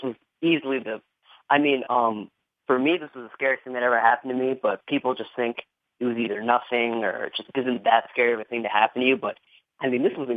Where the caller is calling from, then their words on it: Virginia, United States; from Virginia.